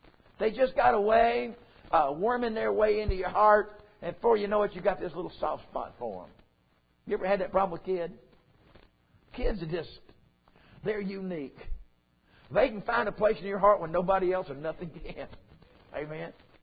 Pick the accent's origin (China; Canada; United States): United States; the South; They say, where are you from? So I'm down south. I'm a Southern boy.